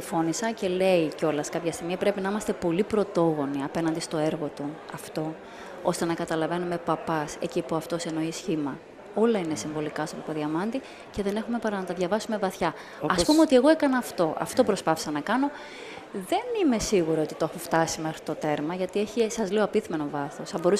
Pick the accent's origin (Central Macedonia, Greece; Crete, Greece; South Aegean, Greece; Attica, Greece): Crete, Greece; Είμαι από την Κρήτη και οι εικόνες αυτές με στίχιοναν πάντα.